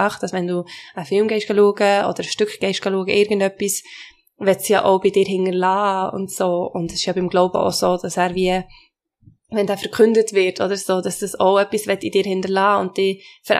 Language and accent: German; Switzerland; Ich bin Schweizerin, Italienerin, Madagassin